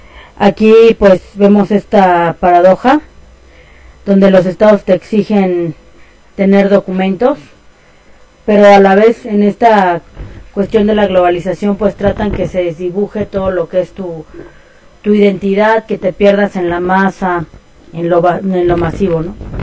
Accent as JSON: {"language": "Spanish", "country": "Mexico", "said": "nuestro deber como humanos, como mexicanos, es elegir en qué tradición queremos estar, ¿no?"}